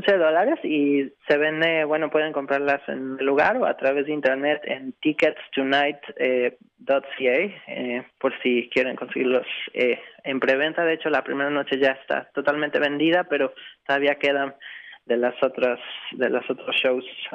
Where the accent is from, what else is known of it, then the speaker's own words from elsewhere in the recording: Mexico City, Mexico; Así es, soy de mexicanos, nací en la Ciudad de México.